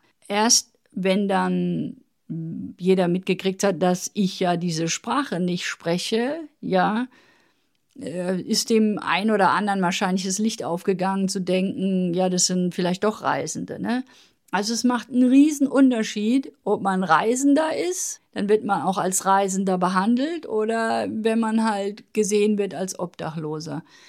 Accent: Odenwald, Germany; obwohl es landschaftlich jetzt eher so wie der Odenwald ausgesehen hat, also in der Ecke, wo ich herkomme.

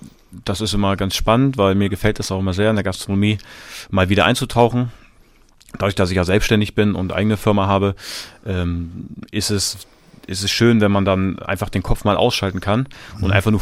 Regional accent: Fritzlar, Hesse, Germany; also born or lived in Fulda; Geboren bin ich in Fulda und bin aber nicht aufgewachsen. Aufgewachsen bin ich in einem kleinen Städtchen Fritzlar in Hessen.

